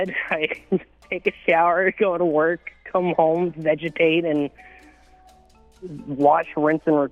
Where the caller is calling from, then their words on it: Buffalo, New York, United States; Buffalo, New York.